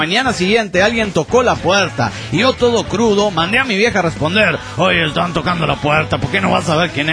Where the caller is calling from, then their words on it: Intendente Alvear, La Pampa, Argentina; de Intendente Alvear, Argentina.